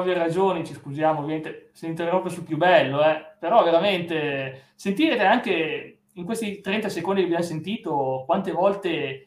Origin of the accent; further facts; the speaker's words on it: Vercelli, Piedmont, Italy; io sono di Vercelli.